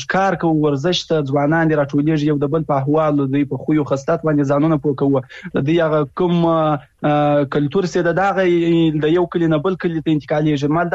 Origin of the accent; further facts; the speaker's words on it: Afghanistan; زه د یو افغان په حیث